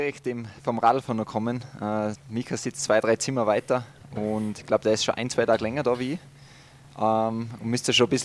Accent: Tyrol, Austria; accent: Tyrolean; Ich werde mich auf jeden Fall bemühen und meinen Dialekt, dass das sich halbwegs im Grenzen hält.

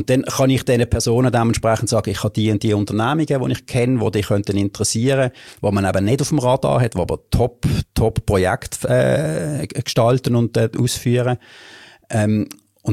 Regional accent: Basel, Basel-Stadt, Switzerland; Also ich bin mal ursprünglich in der Gundeli-Klicke aufgewachsen, wenn ich alles in Gundeli gemacht habe.

